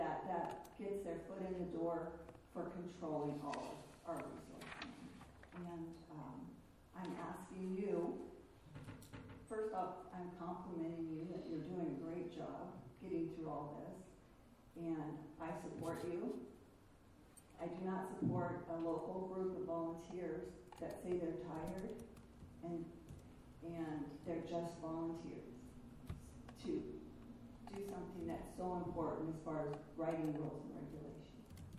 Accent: Williams, California, United States; I am from Williams. I own a cattle ranch in Williams.

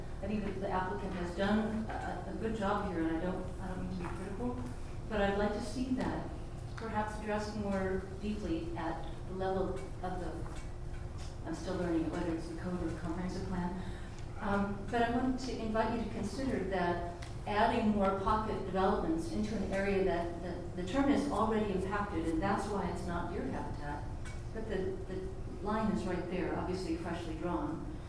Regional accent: Cave Junction, Oregon, United States; I am from Cave Junction

